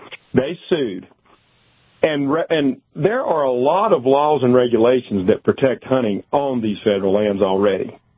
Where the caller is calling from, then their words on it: Buffalo, Wyoming, United States; I'm in Buffalo, Wyoming. Oh, nice. In north central Wyoming, near the Bighorn Mountains.